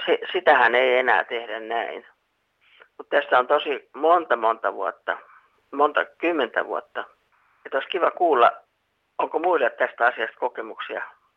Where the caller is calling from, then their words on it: Kotka, Kymenlaakso, Finland; Kotkasta, hei.